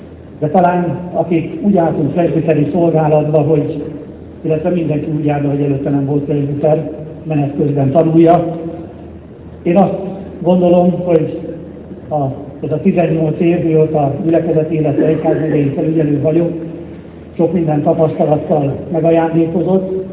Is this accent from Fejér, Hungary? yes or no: yes; Csákvár, Fejér, Hungary; 50 éve élek Csákváron, és ha megkérdeznék, hogy miért ott, azt válaszolnám, mert oda születtem.